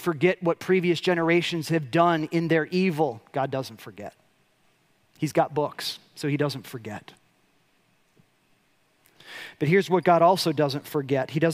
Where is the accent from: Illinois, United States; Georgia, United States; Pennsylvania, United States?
Illinois, United States; Chicago; Like, I'm from Chicago. I picked this one up pretty quick.